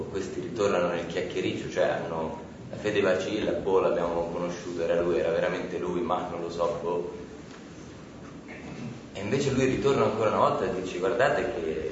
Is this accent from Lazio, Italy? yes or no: yes; Rome, Lazio, Italy; io ho provato nel mio quartiere di periferia, io sono di Roma